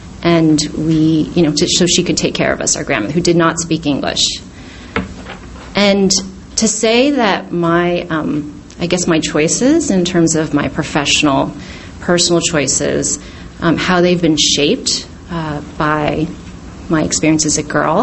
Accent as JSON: {"language": "English", "region": "California", "country": "United States", "tie": "born or raised there", "said": "I grew up in Northern California. I've lived in New York now for about 15 years."}